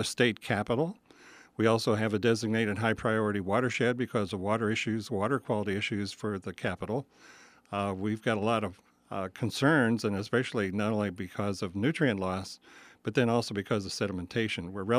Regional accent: Decatur, Illinois, United States; Like I come from Decatur, where corn, a kernel of corn comes out, I think

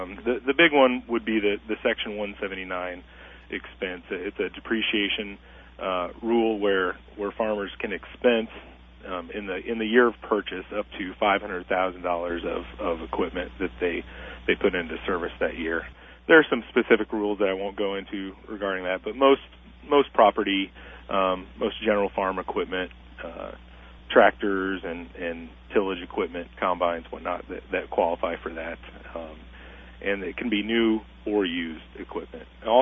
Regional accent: Litchfield, Illinois, United States; I grew up here in Litchfield, been here my whole life. I grew up just northwest of Litchfield, just in Macoupin County on our family farm, and went to college locally in Greenville.

